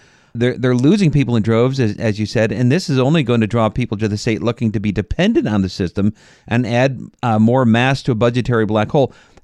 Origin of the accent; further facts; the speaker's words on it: New York, United States; moved away as an adult; You know, I grew up in New York State and fled the state when I was, about 30 years old or so.